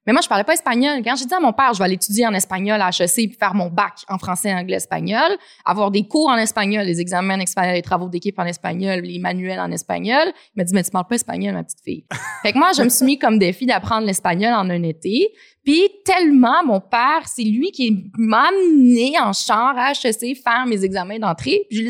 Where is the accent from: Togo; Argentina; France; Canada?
Canada; Quebec City, Quebec; also born or lived in Toronto; Moi, je suis partie de Québec, j'ai grandi à Québec. Puis là, pendant le cégep, j'ai fait un an d'université à Toronto.